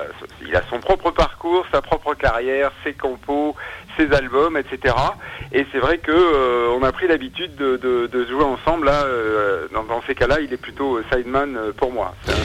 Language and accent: French; Nice, Provence-Alpes-Côte d'Azur, France; now in Paris, France; je viens pas du Mississippi, je viens du 06, je viens de Nice, tout simplement, à l'origine, même si j'habite Paris maintenant depuis un bon moment.